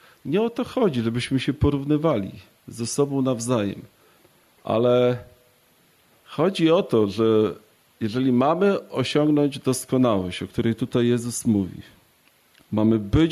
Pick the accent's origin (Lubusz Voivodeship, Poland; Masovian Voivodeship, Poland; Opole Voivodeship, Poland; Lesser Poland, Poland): Masovian Voivodeship, Poland; Płock; pochodzę z Płocka